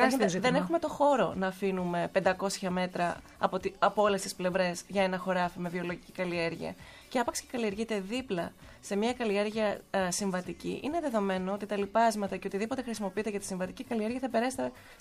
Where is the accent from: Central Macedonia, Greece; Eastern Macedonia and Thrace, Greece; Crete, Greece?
Crete, Greece; Εγώ είμαι από την Κρήτη, οπότε έχω αυτό το προνόμιο